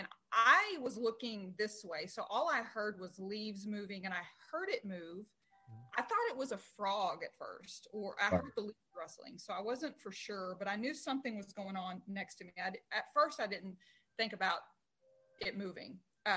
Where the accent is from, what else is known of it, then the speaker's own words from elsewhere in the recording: Dallas, Texas, United States; now in Fort Smith, United States; I'm in Fort Smith, Arkansas. I'm originally from Dallas, Texas, born and raised in Dallas.